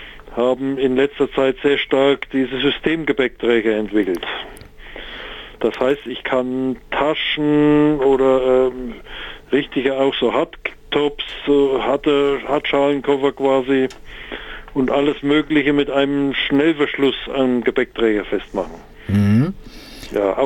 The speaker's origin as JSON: {"language": "German", "town": "Suhl", "region": "Thuringia", "country": "Germany", "said": "wie gesagt, ich komme ja aus Suhl"}